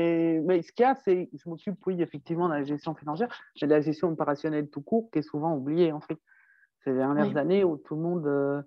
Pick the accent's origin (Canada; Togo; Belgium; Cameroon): Belgium; C'est mes origines, je suis belge.